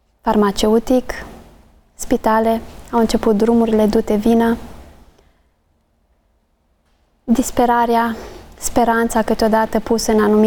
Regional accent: Bukovina, Romania; also born or lived in Spain; Noi suntem bucovineni, amândoi.

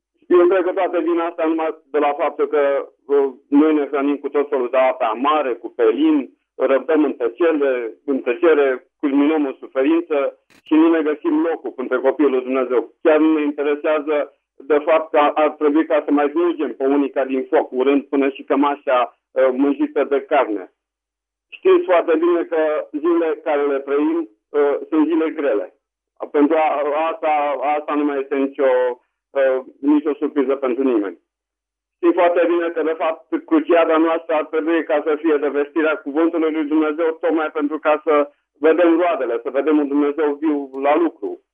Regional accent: Romania; now in United States; Zicea că este editor la 3 publicații ortodoxe și că el nu suportă că noi suntem veniți din America. Zi mai, omule, eu sunt român.

